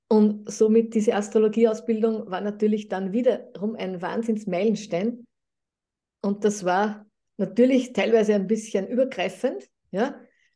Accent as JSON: {"language": "German", "country": "Austria", "said": "du bist pragmatisiert, hieß das bei uns in Österreich."}